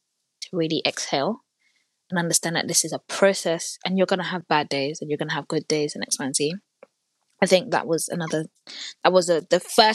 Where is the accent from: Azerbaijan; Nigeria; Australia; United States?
Nigeria; I'm also Nigerian